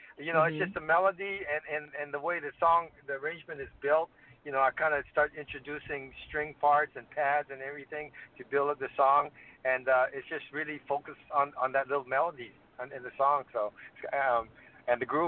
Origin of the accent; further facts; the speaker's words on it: Hawaii, United States; moved away; I moved from Hawaii, you know, in the early 80s, and I was trying to find my way and see if I could make it to the big time, right? Coming from a little place like Hawaii